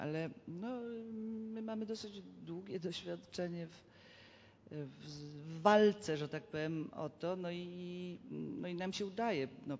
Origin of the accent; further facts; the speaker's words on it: Greater Poland Voivodeship, Poland; to może ja jestem z Poznańskiego